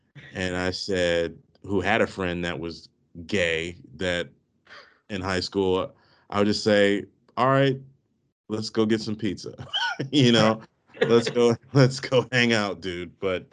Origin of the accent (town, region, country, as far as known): Maryland, United States; born or raised there